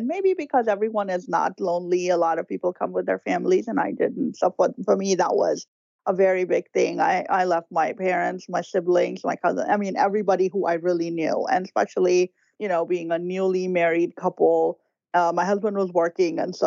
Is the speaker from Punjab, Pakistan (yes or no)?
no; Karachi, Sindh, Pakistan; moved away as an adult; now in United States; I was born in Karachi, Pakistan. I grew up there. I was in my early 20s when I got married